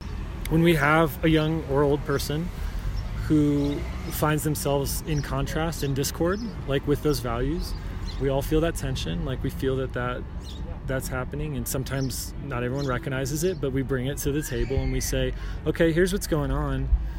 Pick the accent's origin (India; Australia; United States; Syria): United States; Chicago, Illinois; So my background is in restorative justice. I'm from Chicago and I...